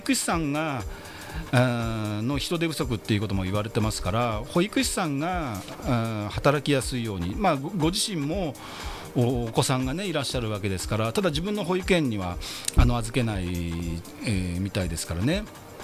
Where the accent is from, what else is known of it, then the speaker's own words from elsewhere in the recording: Yokohama, Kanagawa, Japan; 私横浜鶴見区出身、前議員